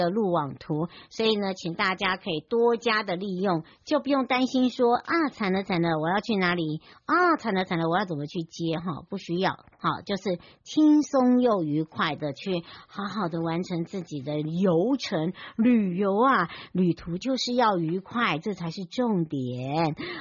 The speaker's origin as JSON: {"language": "Chinese", "region": "East Rift Valley", "country": "Taiwan", "tie": "born or raised there", "said": "回到我的故乡纵谷走春，欢乐不停歇咯。"}